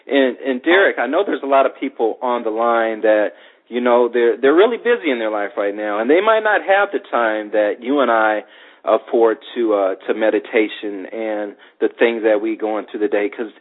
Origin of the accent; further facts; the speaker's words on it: Los Angeles, California, United States; I grew up in Los Angeles and, you know, very materialistic